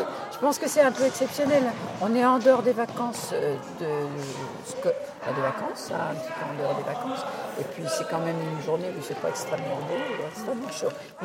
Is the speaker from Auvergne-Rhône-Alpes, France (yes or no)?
no; Centre-Val de Loire, France; On n'a pas l'habitude de voir des halles comme ça chez nous en Touraine.